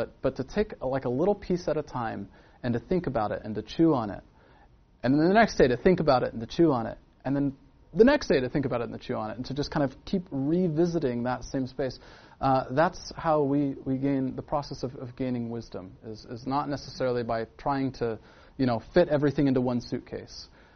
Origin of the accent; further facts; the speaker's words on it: California, United States; I grew up in the Silicon Valley, so I had to Google what an ox goad was